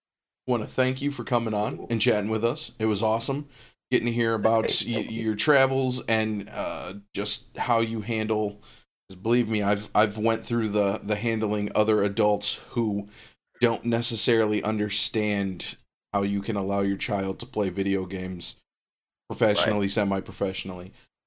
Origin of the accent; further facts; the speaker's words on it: Georgia, United States; Yeah, I grew up just outside of Atlanta.